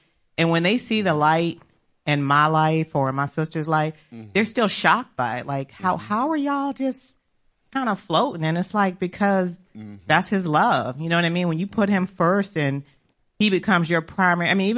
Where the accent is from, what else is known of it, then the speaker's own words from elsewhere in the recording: Maryland, United States; because I was from Maryland and I'm in the South and people are very Christian in the South.